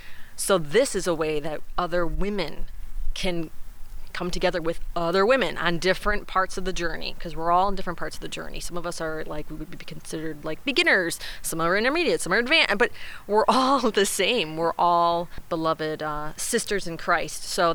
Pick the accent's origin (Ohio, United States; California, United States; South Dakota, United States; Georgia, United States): Ohio, United States; Cleveland; now in Michigan, United States